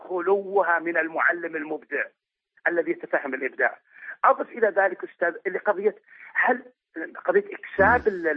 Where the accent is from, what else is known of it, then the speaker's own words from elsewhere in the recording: Saudi Arabia; أني زرت مدرسة أهلية عندنا في السعودية